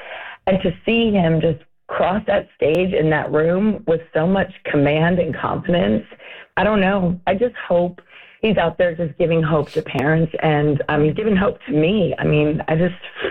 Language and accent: English; Atlanta, Georgia, United States; We're from Atlanta, and we're just so thrilled to support you guys and everything you do to help everybody.